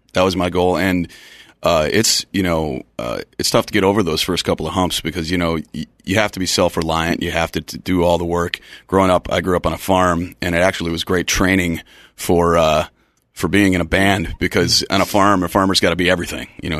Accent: Wisconsin, United States; Well, I grew up in Wisconsin, so it's kind of like a going back home thing.

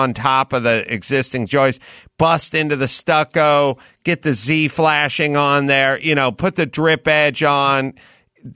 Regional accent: California, United States; we're not basement experts because we're from SoCal

